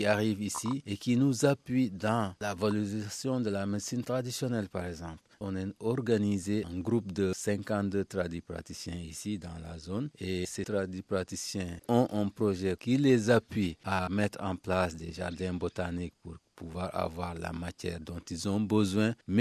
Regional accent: Djilor Djidjak, Fatick, Senegal; born there; Je suis né à Dilor Djidjak, le village du président Senghor.

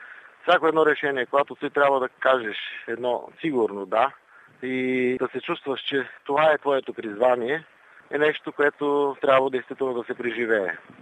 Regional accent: Bardarski Geran, Vratsa Province, Bulgaria; Значи аз съм роден и израснал в Бърдарски Геран

